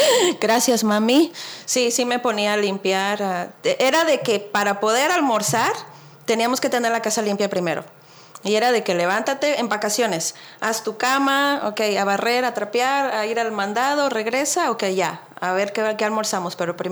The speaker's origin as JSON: {"language": "Spanish", "town": "Cuernavaca", "region": "Morelos", "country": "Mexico", "tie": "born or raised there", "also_born_or_lived": "Culiacán", "moved": "as an adult", "lives_now": "Alabama, United States"}